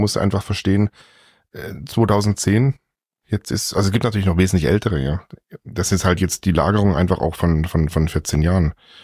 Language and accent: German; Baden-Württemberg, Germany; ich bin aufgewachsen in Baden und bei uns zu Hause war das so